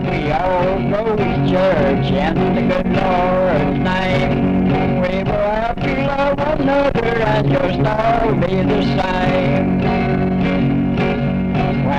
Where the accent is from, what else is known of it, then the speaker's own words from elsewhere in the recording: Arkansas, United States; I was born in Searcy County.